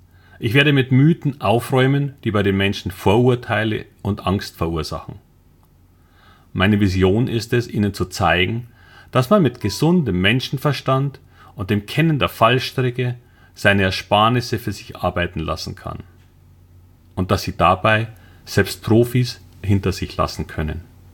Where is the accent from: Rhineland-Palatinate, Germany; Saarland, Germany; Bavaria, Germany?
Bavaria, Germany; Munich; now in Hamburg, Germany; Wie man wahrscheinlich unschwer hört, bin ich ursprünglich ein Münchner. Aber ich lebe jetzt seit über 10 Jahren in Hamburg.